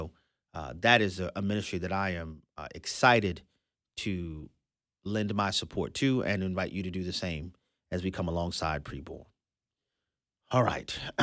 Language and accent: English; United States; As an American, it's embarrassing to me to have to watch these hearings